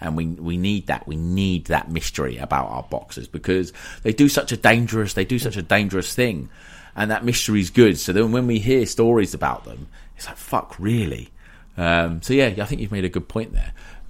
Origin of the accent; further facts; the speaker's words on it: United Kingdom; It's a part of our culture as British people.